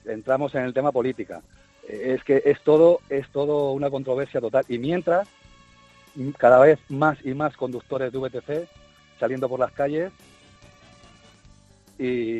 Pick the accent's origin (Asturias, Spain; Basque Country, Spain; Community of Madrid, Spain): Community of Madrid, Spain; Madrid; soy de Madrid.